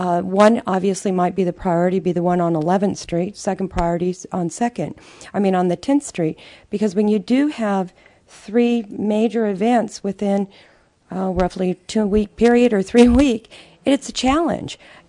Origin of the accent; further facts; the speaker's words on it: Texas, United States; accent: Texas; that's my Texas accent